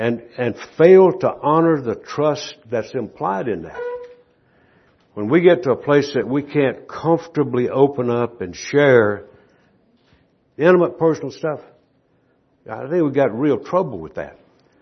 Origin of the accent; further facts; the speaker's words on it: Scotland, United Kingdom; moved away as an adult; We came over from Scotland about how we do our meetings. But if we'd let you, you'd have probably said, now here's how we do it in Dundee, you know.